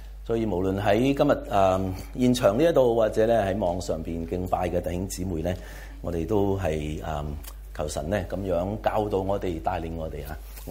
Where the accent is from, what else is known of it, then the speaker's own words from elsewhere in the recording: China; 我哋中國人咧都好明白乜嘢叫做驕兵即敗噶啦